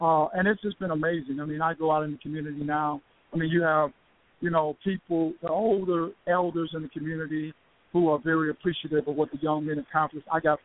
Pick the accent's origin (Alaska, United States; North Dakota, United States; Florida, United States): Florida, United States; Miami; I grew up in Miami, Florida, and started out like a lot of kids, had some challenges.